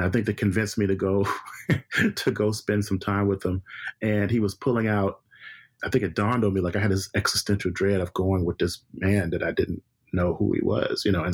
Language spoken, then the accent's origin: English; Brookhaven, Mississippi, United States; born there; I was born on November 5th, 1970, born in Mississippi, in this small town called Brookhaven.